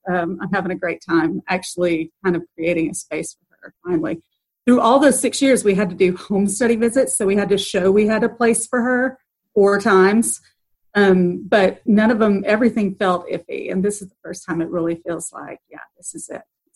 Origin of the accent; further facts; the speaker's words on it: Texas, United States; so I'm originally from West Texas, near the Odessa Permian High School region where the whole thing was set off.